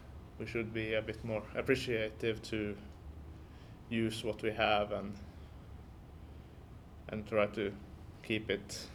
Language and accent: English; Norway; English is a second language; For me, it's I'm from Norway